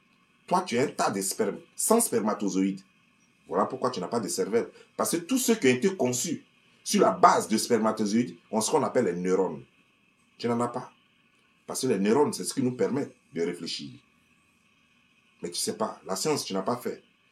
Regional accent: Côte d’Ivoire; Je te parle de la Côte d'Ivoire. Je te parle de mon pays, mon beau pays. La Côte d'Ivoire, mon beau pays.

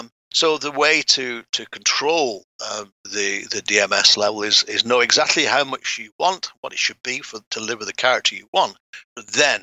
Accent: England, United Kingdom; So I went to Glasgow. Of course, I'm English.

